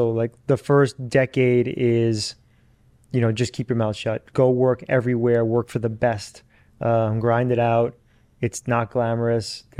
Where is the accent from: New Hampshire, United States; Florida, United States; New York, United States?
New York, United States; Queens; he was from Westchester, I was from Queens.